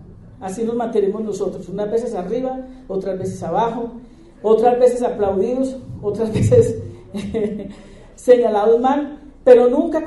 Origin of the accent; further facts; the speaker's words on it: Colombia; y como colombianos tenemos que buscar un destino diferente